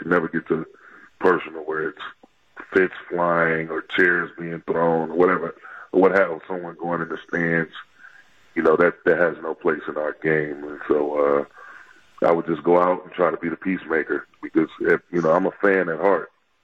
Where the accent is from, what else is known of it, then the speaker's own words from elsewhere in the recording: Michigan, United States; I grew up in Michigan as a Pistons fan